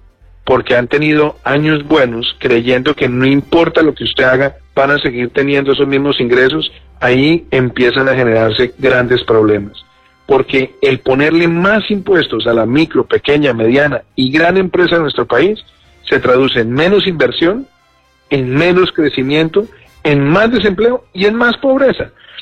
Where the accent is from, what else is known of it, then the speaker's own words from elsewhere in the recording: Colombia; Yo lo que creo como colombiano, mi preocupación hoy como colombiano